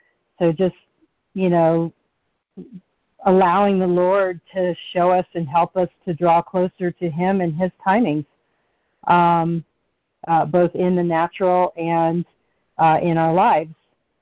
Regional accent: Nacogdoches, Texas, United States; which there were a lot of impoverished little communities around where I grew up in Nacogdoches, Texas.

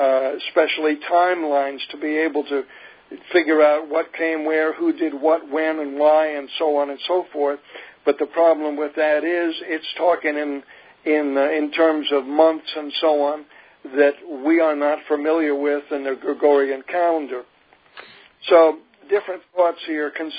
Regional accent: New Jersey, United States; It's like I'm from New Jersey and my wife's from Kansas, and for her to understand how a person from the East Coast thinks is totally different from somebody in Midwest.

